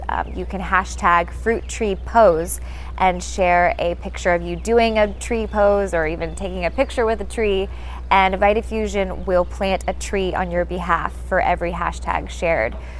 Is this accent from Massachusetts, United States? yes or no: no; Florida, United States; Last year, my home state of Florida went through a really bad time with Hurricane Irma